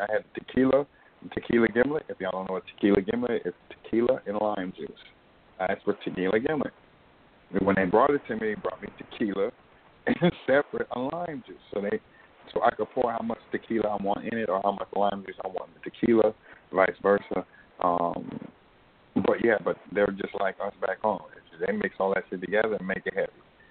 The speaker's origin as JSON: {"language": "English", "country": "United States", "said": "Don't think just because I'm from America, I got some muddy boots on."}